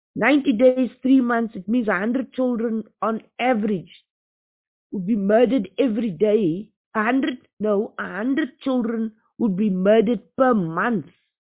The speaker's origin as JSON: {"language": "English", "region": "Northern Cape", "country": "South Africa", "said": "you know, we are from the Northern Cape. I'm from the Northern Cape."}